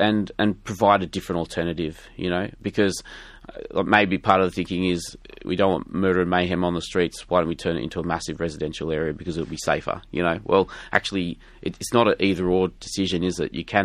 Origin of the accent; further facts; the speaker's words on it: Sydney, New South Wales, Australia; I grew up in Sydney Southwest, and, you know, coming into the city as a man of colour